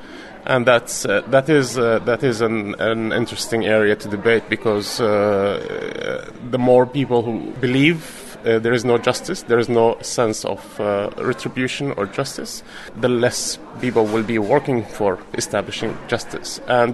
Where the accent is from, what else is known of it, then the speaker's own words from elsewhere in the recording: Aleppo, Aleppo Governorate, Syria; I was born and grew up part of my life in Syria, being in Syria for me is like being in Aleppo, is like being in my hometown, my home city.